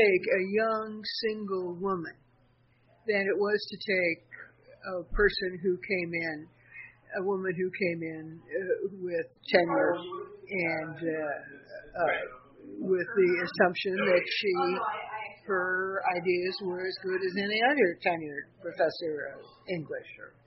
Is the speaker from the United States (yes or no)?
yes; Indiana, United States; I was from Indiana, and old line Protestant and Danish immigrant family.